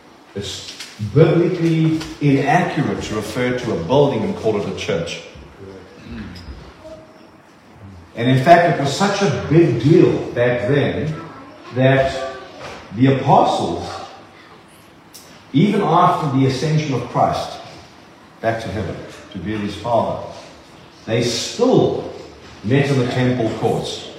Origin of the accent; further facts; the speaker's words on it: South Africa; I grew up as a Roman Catholic, a very staunch Roman Catholic. Came from a Roman Catholic family. I'm South African Italian, actually a citizen of Italy.